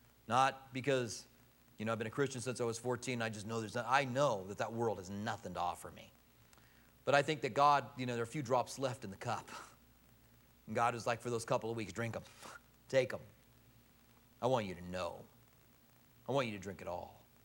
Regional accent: Clinton, Iowa, United States; I was born in Clinton, Iowa. I ran into a guy here recently that was also from Clinton. You don't meet a lot of people that are from Clinton, Iowa. It's a city that's right off of the Mississippi River, right across from Illinois.

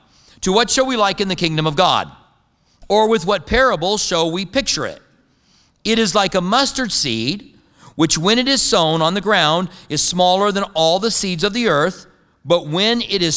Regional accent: Clinton, Iowa, United States; born there

